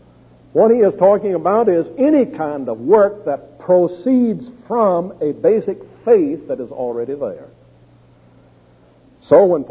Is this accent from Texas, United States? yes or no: yes; Texas, United States; I have a chapter on the weather, because I'm from Texas.